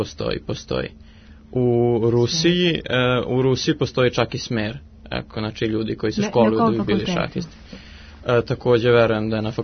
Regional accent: Crepaja, Vojvodina, Serbia; Mesto rođenja, ja sam odrastao sam u Crepaj do svoje 18. godine kada sam prešao u Novi Sad.

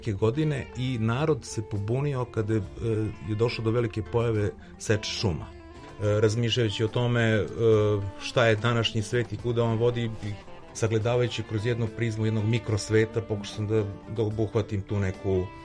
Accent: Majdanpek, Bor District, Serbia; Priča vezana za moj rodni grad, jedno malo mesto Majdanpek.

